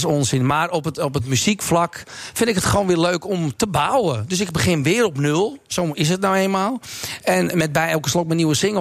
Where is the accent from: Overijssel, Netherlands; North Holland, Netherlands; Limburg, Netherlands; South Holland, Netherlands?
North Holland, Netherlands; Amsterdam; accent: Amsterdam; Net zoals mijn accent. We zitten nu in prachtig Amsterdam, maar echt het Amsterdamse accent, dat hoor je ook bijna niet meer.